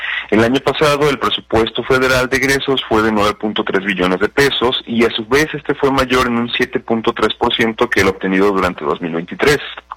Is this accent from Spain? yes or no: no; Mexico; Cada vez más somos los mexicanos también que dependemos del uso de tarjetas de crédito